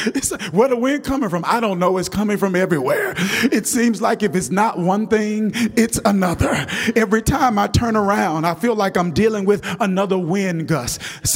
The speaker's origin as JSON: {"language": "English", "town": "Kilmichael", "region": "Mississippi", "country": "United States", "tie": "born or raised there", "said": "And I grew up in Kilmichael, Mississippi, and they would say it like this, pressure bust a pipe."}